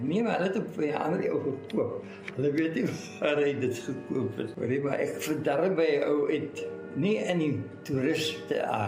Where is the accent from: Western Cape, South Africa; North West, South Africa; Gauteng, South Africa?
North West, South Africa; Christiana; ek het in Christiana groot geword en my groot liefde was vir hout en bome. En nou, dit was die West-Transvaal daai tyd, maar daar was nie baie bome nie.